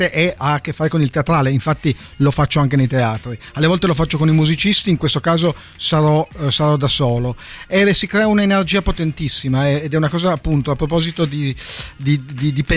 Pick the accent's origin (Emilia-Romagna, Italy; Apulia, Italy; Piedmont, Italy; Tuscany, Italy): Piedmont, Italy; Turin; io che sono di Torino ho scritto pochissime poesie su Torino